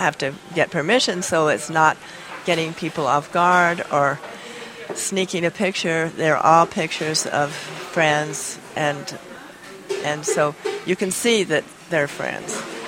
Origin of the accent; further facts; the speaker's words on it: Oklahoma, United States; I was born in Oklahoma and raised in Oklahoma and was used to powwows.